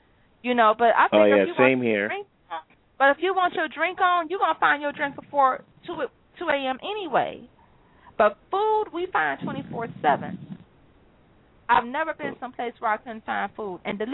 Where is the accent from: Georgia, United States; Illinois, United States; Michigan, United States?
Michigan, United States; Detroit; I've never been to, like I said, I'm from Detroit, and here in Detroit, let's say that I don't care where you stay at.